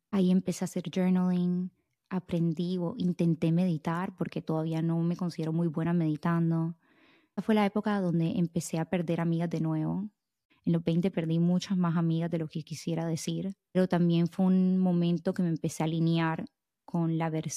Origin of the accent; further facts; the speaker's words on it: Barranquilla, Atlántico, Colombia; Yo he hablado de esto en el podcast varias veces, yo soy de Barranquilla.